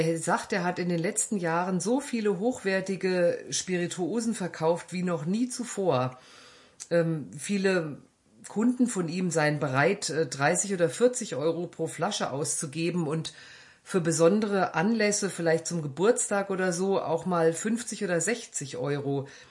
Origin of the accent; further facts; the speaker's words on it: Hesse, Germany; aber ich bin ja aus Hessen.